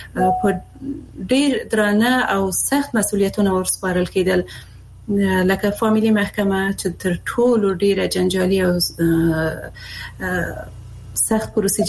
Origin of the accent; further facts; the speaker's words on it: Afghanistan; زه د افغانستان یو هغه میرمن یم